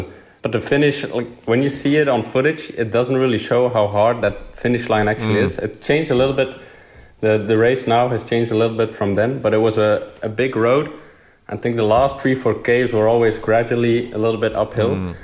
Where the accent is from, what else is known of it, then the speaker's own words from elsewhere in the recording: Bruges, Flanders, Belgium; English is a second language; Like you said, I grew up in Bruges